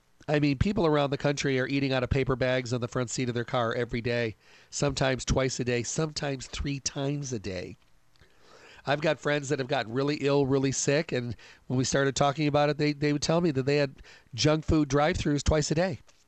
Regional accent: Michigan, United States; I come from Michigan, so I know what those winters are like

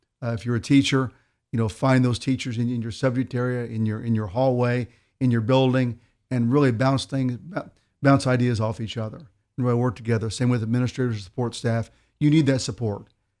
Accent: Clay City, Indiana, United States; Went to high school at Clay City. So I've lived here all my life. I've born and raised in Clay City. I live within a mile where I've always lived. Lived on a family farm. My house my grandpa built back in the 30s.

